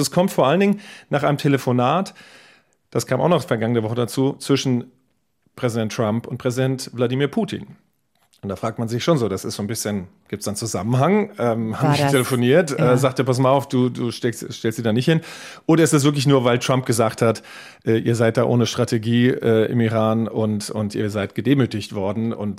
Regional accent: Wiesbaden, Hesse, Germany; In Wiesbaden, meiner Heimatstadt

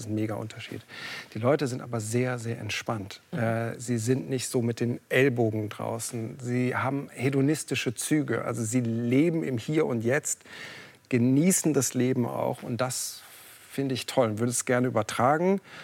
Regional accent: Northern Germany, Germany; kennen wir als Norddeutsche auch, es gibt kein schlechtes Wetter, nur schlechte Kleidung.

